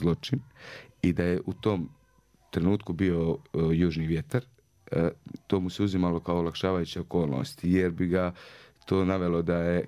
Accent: Mostar, Federation of Bosnia and Herzegovina, Bosnia & Herzegovina; Mi smo iz Mostara i Mostar je Mediteran nekako.

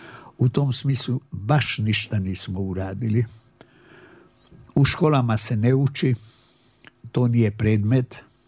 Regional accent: Novi Sad, Vojvodina, Serbia; njih sam ja, naravno, u kući naučio perfektno nemački. Svoje detinjstvo proveo sam u Novom Sadu, školovan u Novom Sadu.

